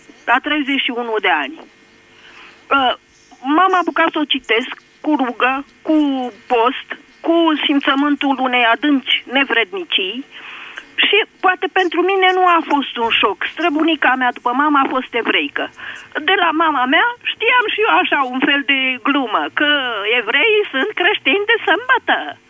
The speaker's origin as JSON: {"language": "Romanian", "town": "Piatra Neamț", "region": "Neamț County", "country": "Romania", "said": "din Piatra Neamț."}